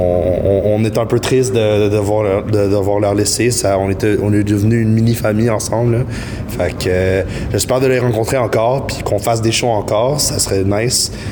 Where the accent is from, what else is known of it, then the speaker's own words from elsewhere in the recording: Alberta, Canada; Je viens de l'Alberta, fait qu'on a quand même beaucoup de routes